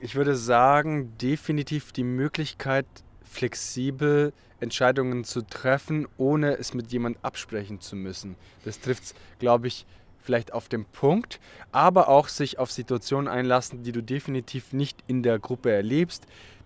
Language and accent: German; Italy; German is a second language; now in Germany; also ich bin ja Italiener, aber wohne in Deutschland schon so lange